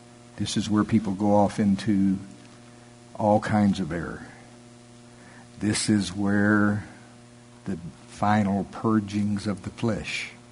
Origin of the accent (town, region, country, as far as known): United States; born or raised there